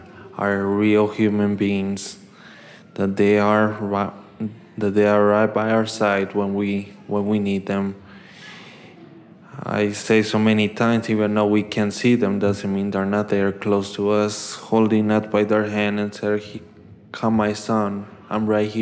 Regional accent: Mexico; English is a second language; now in United States; I've been here for a month, actually, in the Windsor State. I'm originally from Mexico, so sorry for my accent.

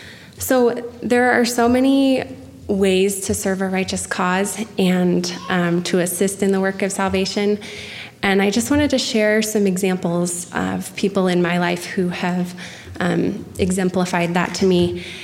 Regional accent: Virginia, United States; he's a man who was in my ward growing up in Virginia.

